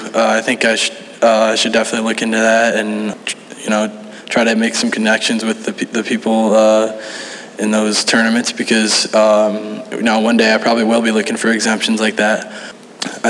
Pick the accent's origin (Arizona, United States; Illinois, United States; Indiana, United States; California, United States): Illinois, United States; Chicago; having these tournaments at home, it's pretty nice, honestly.